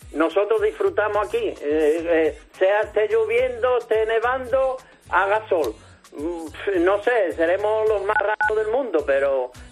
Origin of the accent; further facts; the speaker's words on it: San Fernando, Andalusia, Spain; De San Fernando, lo mejorcito que hay.